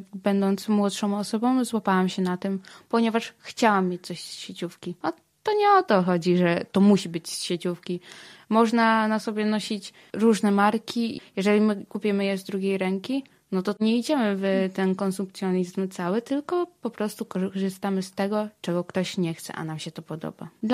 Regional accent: Lublin Voivodeship, Poland; Ja pochodzę z powiatu biłgorajskiego, z Lubelszczyzny.

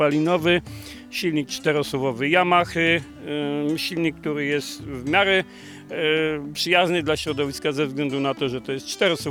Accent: Nowa Dęba, Subcarpathian Voivodeship, Poland; I flagę akurat miejscowości, z której ja pochodzę, jest to Nowa Dęba. Więc to w pewien sposób podkreślam to, że ja jestem akurat z Nowej Dęby.

